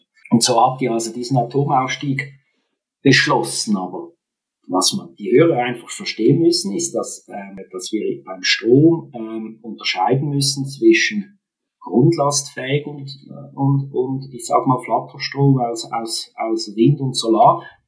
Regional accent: Switzerland; das sage ich als Schweizer

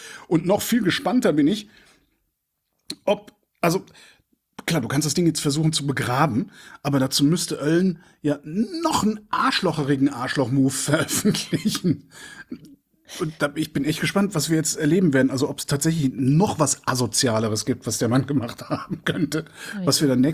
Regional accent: Cologne, North Rhine-Westphalia, Germany; Köln, meine Heimatstadt

